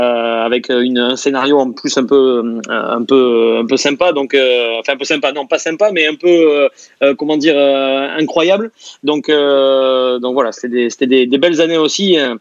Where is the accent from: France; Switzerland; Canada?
France; South-West France; moi je suis pas du tout de Nantes non plus, hein, je suis du Sud-Ouest